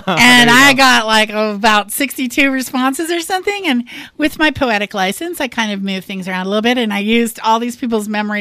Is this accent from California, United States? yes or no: yes; Fresno, California, United States; also born or lived in San Francisco; now in Sacramento, United States; and I lived in San Francisco for many, many years. I grew up in Fresno, so I thought, hey, it's right in the middle between.